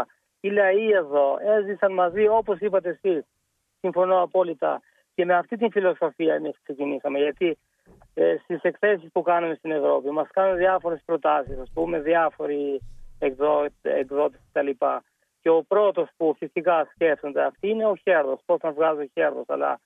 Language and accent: Greek; Albania; now in Greece; Εγώ ήρθα στην Ελλάδα το 1991. Έφυγα από την Αλβανία γιατί δεν μου αρέσει να χρησιμοποιήσω λέξεις μετανάστευση, γιατί δεν υπήρχε μετανάστευση.